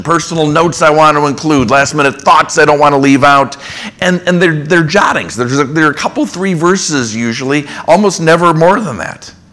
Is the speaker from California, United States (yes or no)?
no; Minneapolis, Minnesota, United States; a sports columnist that probably none of you have ever heard of from my hometown newspaper, the Minneapolis Tribune